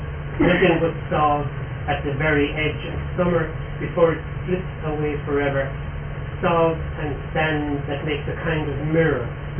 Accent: Waterford, Munster, Ireland; When I came from Waterford. In Waterford, we kind of just love our own city.

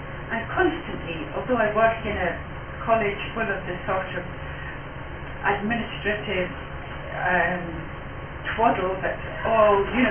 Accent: Edinburgh, Scotland, United Kingdom; I came to Gaelic from Edinburgh

